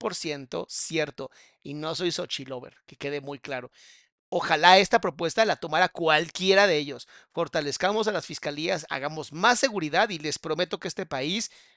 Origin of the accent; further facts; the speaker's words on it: Mexico; Tal vez no necesitan la educación que nosotros recibimos como mexicanos promedio.